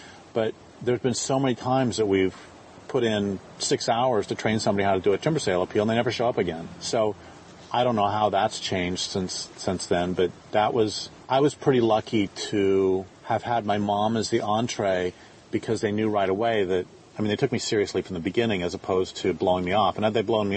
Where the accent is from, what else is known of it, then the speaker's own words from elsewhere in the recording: Colorado, United States; moved away as an adult; I grew up in Colorado from 64 to 84, and one of the reasons I had to leave was because there's just too many people.